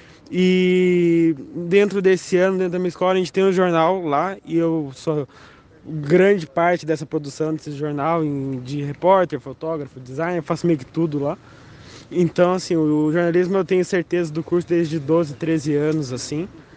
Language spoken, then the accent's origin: Portuguese; Itapetininga, São Paulo, Brazil; tenho 17 anos, sou de Tapetininga, São Paulo.